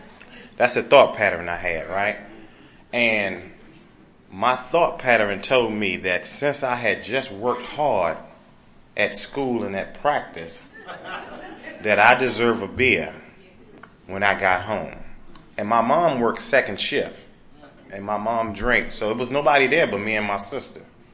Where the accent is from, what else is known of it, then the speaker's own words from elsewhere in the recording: North Carolina, United States; I was the guy who, I'm from North Carolina, born and raised. Grew up in a family where there was just a mother, my sister, and me.